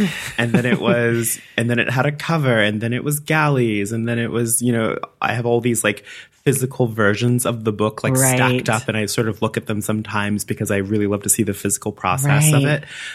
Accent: Alabama, United States; moved away as an adult; also born or lived in Madison, United States; now in Iowa City, United States; So I'm from Alabama. I lived there my entire life until I went to graduate school at the University of Wisconsin-Madison.

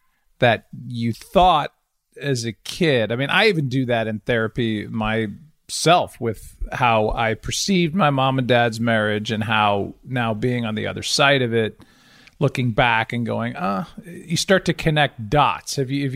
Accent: Chicago, Illinois, United States; born there; Well, I was born in Chicago.

